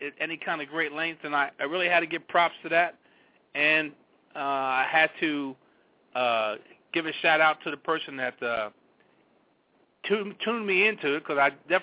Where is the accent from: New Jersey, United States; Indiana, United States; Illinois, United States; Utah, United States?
New Jersey, United States; Me being a Jersey guy and me being a brother just like him, I'm extremely proud of my man.